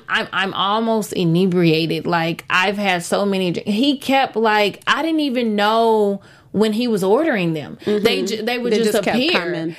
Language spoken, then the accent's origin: English; Texas, United States; I'm from Texas.